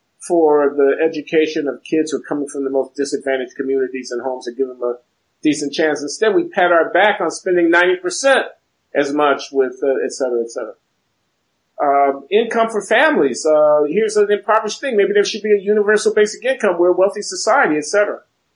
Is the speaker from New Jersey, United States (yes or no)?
no; Chicago, Illinois, United States; That's the kind of community that I grew up in on the South Side of Chicago.